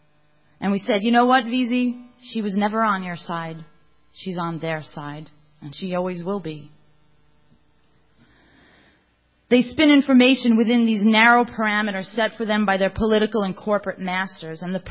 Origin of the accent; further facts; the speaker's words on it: New York, United States; 19 of them were firemen, and I'm from New York.